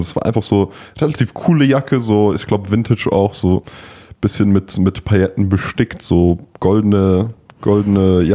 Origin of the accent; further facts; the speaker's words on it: Bavaria, Germany; Ja, ich komme ja aus der Oberpfalz, nicht?